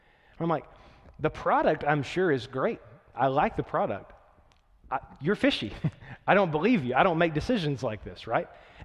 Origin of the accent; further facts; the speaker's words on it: Texas, United States; I'm from out of town, I'm from Texas.